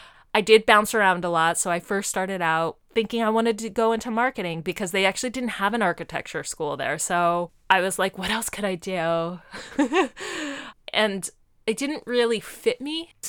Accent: Denver, Colorado, United States; I grew up in Denver, Colorado.

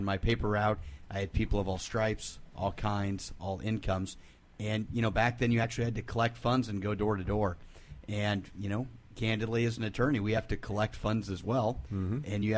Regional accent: Lincoln, Nebraska, United States; You know, growing up in Lincoln, Nebraska, it's a state capital.

